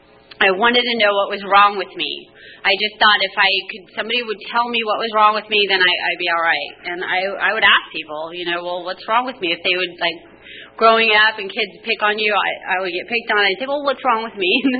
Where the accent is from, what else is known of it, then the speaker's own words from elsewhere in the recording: United States; I grew up in the North Park area. I actually wasn't born here, but I grew up here.